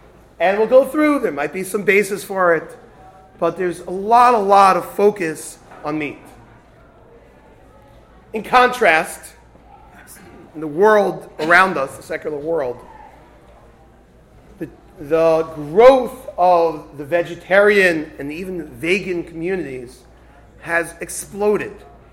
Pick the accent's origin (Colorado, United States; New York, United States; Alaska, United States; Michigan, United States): New York, United States; I come originally from New York.